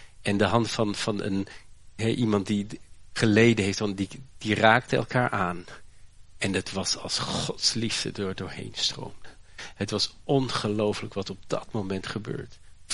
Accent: Haarlem, North Holland, Netherlands; born there; Corrie ten Boom is een van de Nederlandse helden, geboren en getogen in Haarlem. Mijn geboortestad ook.

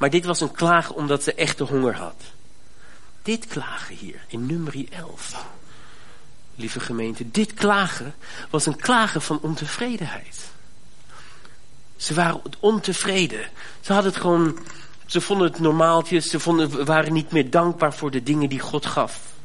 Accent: Germany; Ik ben in Duitsland opgegroeid

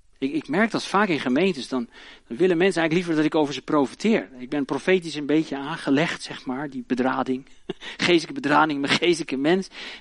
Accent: Friesland, Netherlands; Ik kom uit Friesland.

